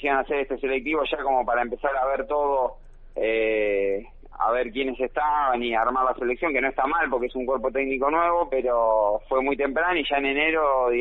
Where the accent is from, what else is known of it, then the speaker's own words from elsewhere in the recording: Mar del Plata, Buenos Aires Province, Argentina; Que somos acá de Mar del Plata y que pudimos estar entrenando acá.